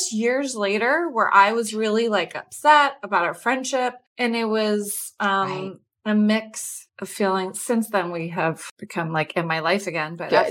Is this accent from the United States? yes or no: no; Denmark; I'm from Denmark.